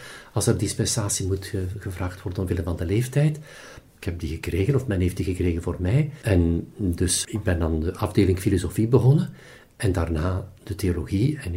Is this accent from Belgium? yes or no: yes; Steendorp, East Flanders, Belgium; also born or lived in Temse; En het dorp naast Temse, Steendorp, daar ben ik opgegroeid.